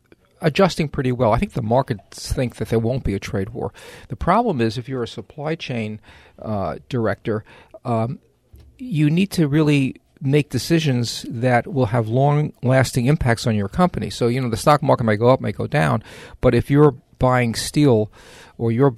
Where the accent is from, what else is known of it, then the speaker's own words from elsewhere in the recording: New York, United States; accent: New York; The only reason I haven't gone back is I'm afraid to get my New York accent back.